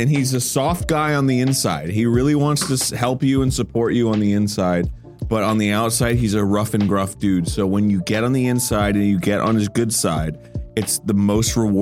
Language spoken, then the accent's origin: English; Florida, United States; Because I grew up in Florida, like we've discussed before.